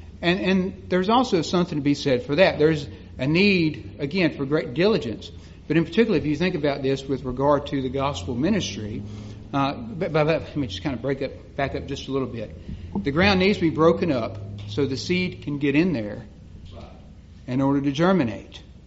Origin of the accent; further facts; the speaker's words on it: Mississippi, United States; I remember when I grew up in South Mississippi, we used to plant ryegrass plots to deer hunt off of.